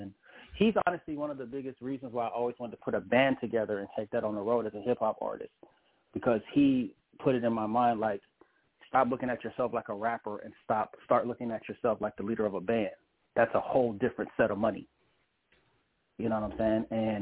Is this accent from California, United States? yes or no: yes; San Jose, California, United States; And I just happened to be, I'm from San Jose, and he happens to have relatives from San Jose.